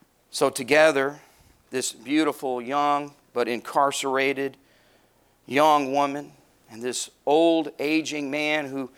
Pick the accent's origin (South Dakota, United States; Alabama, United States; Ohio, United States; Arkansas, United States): Arkansas, United States; Now, I'm from the South in Arkansas. When we say Coke, that means anything.